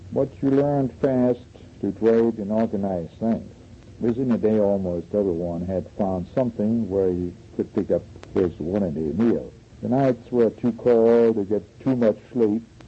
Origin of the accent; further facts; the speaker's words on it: Weimar, Thuringia, Germany; English is a second language; we came to my hometown, Weimar.